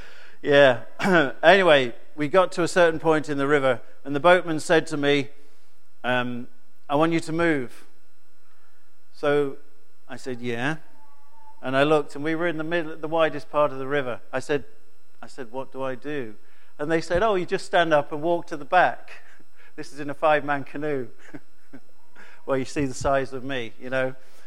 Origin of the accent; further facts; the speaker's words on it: Burton-on-Trent, West Midlands, United Kingdom; I come from Staffordshire, from the beer town of Burton-on-Trent.